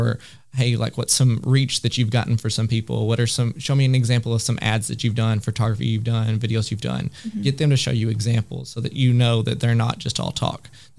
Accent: the South, United States; I'm from the South. I say y'all a lot.

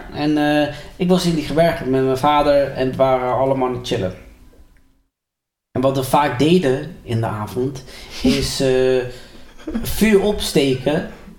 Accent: Colombia; Dus ik kom uit Colombia. Ik was zo'n 10e jaar in Colombia opgegroeid.

